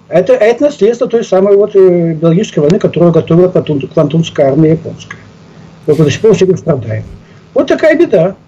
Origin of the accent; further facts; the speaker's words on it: Far East, Russia; А вот в начале 70-х годов, я сам с Дальнего Востока, ну, у нас дача была, картошка росла.